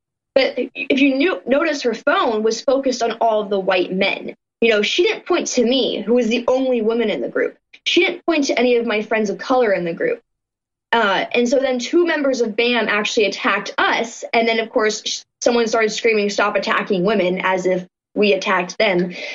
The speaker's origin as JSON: {"language": "English", "town": "Berkeley", "region": "California", "country": "United States", "tie": "born or raised there", "said": "I was born and raised in Berkeley."}